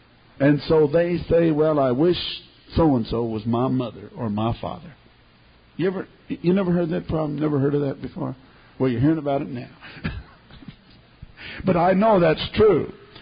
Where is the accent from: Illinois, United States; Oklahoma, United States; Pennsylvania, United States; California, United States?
California, United States; born there; Well, I was born in California.